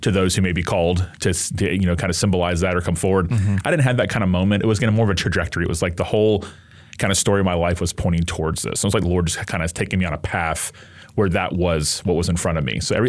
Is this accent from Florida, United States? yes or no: yes; Tallahassee, Florida, United States; I'm from Tallahassee, where I pastor now, and I was raised mainline Protestant